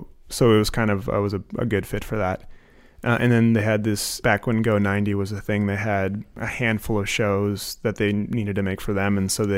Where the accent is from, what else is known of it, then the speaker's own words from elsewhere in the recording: Anchorage, Alaska, United States; I am from Anchorage.